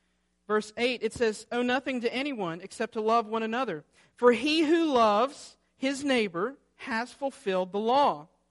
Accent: Alabama, United States; And back, I'm from Alabama, back home, that's what a lot of people think.

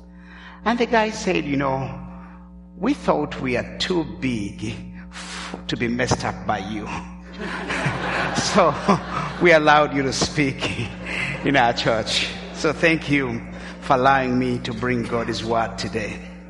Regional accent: Rwanda; also born or lived in Uganda; In 1994, all the years of strife in my home country of Rwanda resulted into a genocide

